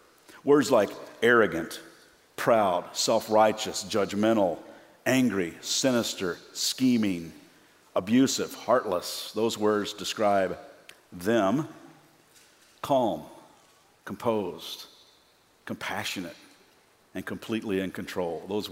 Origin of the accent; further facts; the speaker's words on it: Kentucky, United States; I'm from Kentucky. That's where I'm from. That's why I might talk a little funny, but that's where I'm from.